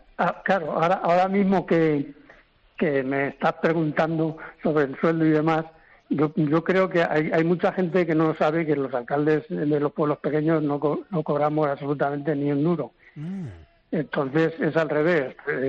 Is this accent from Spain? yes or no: yes; Peralejos de las Truchas, Castilla-La Mancha, Spain; yo nací en Peralejos de las Truchas, entonces yo estoy muy orgulloso de ser de Alejos de las Truchas, me encanta mi pueblo.